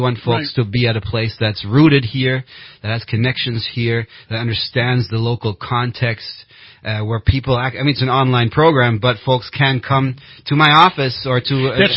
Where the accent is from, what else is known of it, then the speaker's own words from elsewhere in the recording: Germany; Growing up in Germany, it's sort of my passion, right?